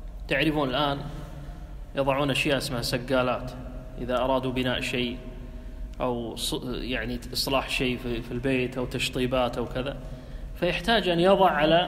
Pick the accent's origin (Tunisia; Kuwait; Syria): Kuwait; والروشن والروشنة حتى مستخدمة عندنا في الكويت في البيوت القديمة،